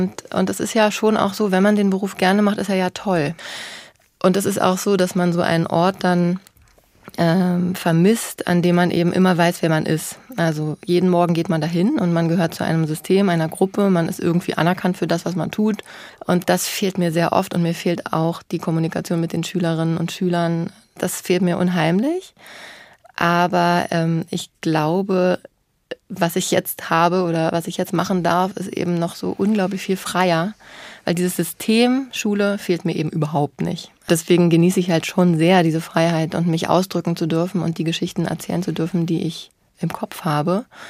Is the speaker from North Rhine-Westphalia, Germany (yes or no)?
no; Berlin, Germany; Ich bin ja Berlinerin und ich schreibe natürlich unheimlich gerne über Berlin.